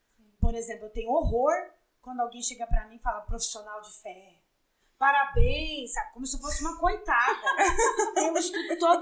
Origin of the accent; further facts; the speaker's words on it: Franca, São Paulo, Brazil; E sou formada pela USP, trabalhei muitos anos em São Paulo, mas sou de Franca, regressei para cá